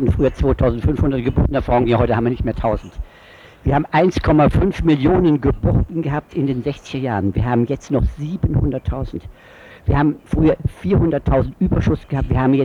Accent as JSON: {"language": "German", "town": "Freiburg", "region": "Baden-Württemberg", "country": "Germany", "said": "Ich bin Freiburger, geboren 1923."}